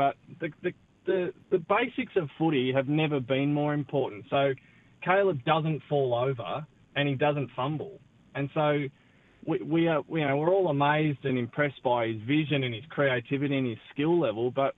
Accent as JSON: {"language": "English", "country": "Ireland", "said": "I'm Irish"}